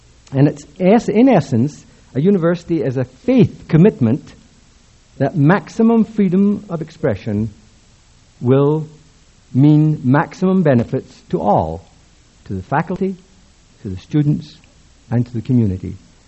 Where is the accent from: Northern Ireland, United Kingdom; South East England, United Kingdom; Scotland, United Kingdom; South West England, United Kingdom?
Scotland, United Kingdom; One, a statement of Samuel Johnson, whom as a Scot I don't have much respect for, but he was a pretty good English writer.